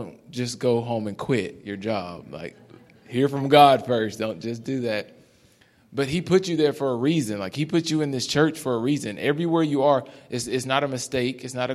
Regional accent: Alabama, United States; I'm 26. I'm from Alabama. He's talking about being far from home. Me too.

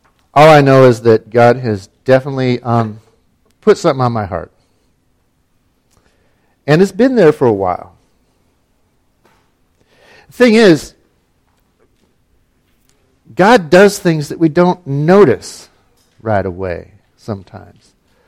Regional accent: Ketchikan, Alaska, United States; I am from Ketchikan, Alaska.

